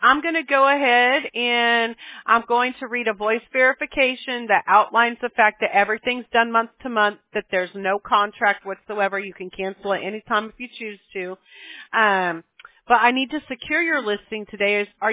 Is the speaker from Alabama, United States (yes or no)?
yes; Mobile, Alabama, United States; I'm from Mobile, Alabama personally.